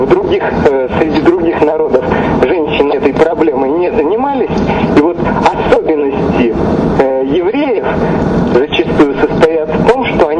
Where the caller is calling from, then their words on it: Beersheba, Southern District, Israel; Я звоню вам из Бершевы.